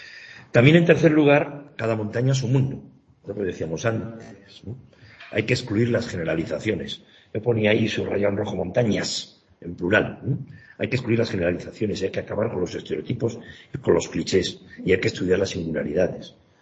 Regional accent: Palencia, Castile and León, Spain; Yo soy de Palencia capital, y a la montaña palentina he venido muchas veces.

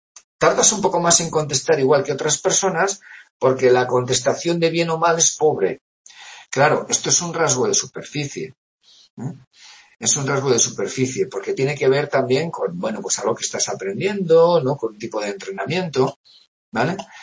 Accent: Pamplona, Navarre, Spain; soy de Pamplona

